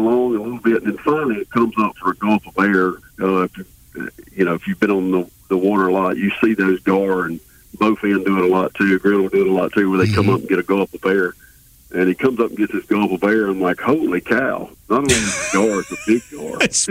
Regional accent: United States; I grew up on the Tom Big Beach.

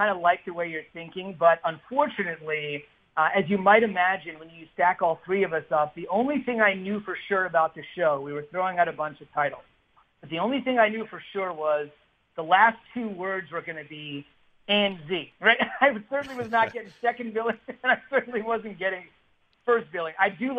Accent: New Jersey, United States; I grew up in New Jersey, so right next to the first big sports radio station, WFAN in New York

